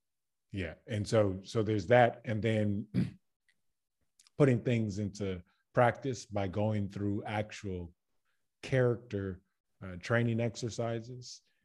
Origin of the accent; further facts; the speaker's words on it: Baton Rouge, Louisiana, United States; I'm from Baton Rouge, Louisiana.